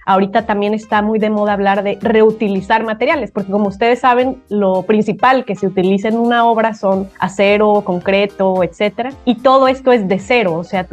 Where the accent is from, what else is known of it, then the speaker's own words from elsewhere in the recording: Mexico; Soy de México, ingeniera civil con maestría en administración de proyectos